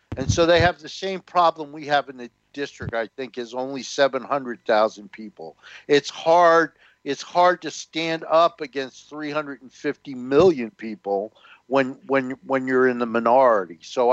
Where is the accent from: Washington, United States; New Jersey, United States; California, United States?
New Jersey, United States; I grew up in North New Jersey, which, you know, is much like Camden. I had an older brother who was a football player and protected me.